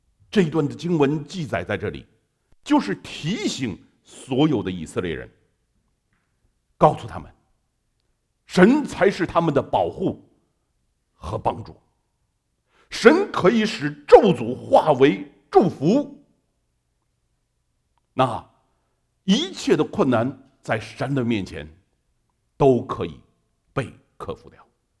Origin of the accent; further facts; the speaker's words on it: China; 就像我们中国人说话一样，明枪易躲，暗箭难防